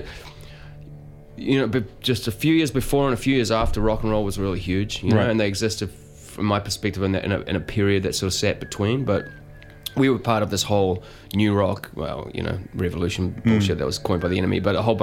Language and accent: English; New Zealand; hey, we're … from New Zealand. Can we play?